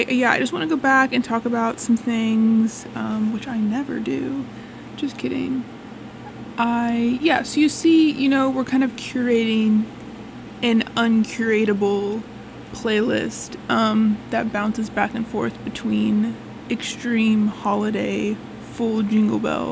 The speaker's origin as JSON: {"language": "English", "town": "Austin", "region": "Texas", "country": "United States", "tie": "born or raised there", "said": "I really love this band from my hometown of Austin, Texas, called"}